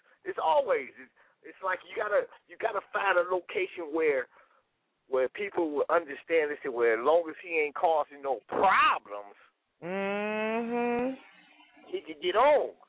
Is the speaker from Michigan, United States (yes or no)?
yes; Michigan, United States; moved away as an adult; now in Jonesboro, United States; I'm new down here in the ATL. You know, I'm from Michigan. I only been down here for like a few months and shit.